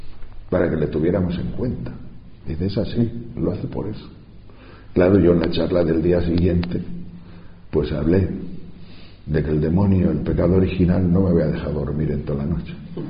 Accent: Tejerina, Castile and León, Spain; El Pico de las Palabras es un pico que hay en mi pueblo, alto. Mi pueblo es muy de montaña.

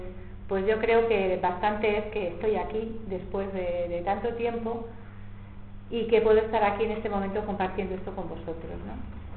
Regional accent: Valladolid, Castile and León, Spain; yo soy de Valladolid

